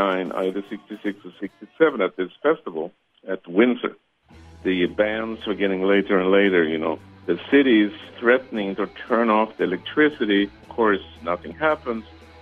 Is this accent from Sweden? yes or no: yes; Sweden; now in Emeryville, United States; I live in nowadays in Emeryville, outside of San Francisco. I grew up in Sweden.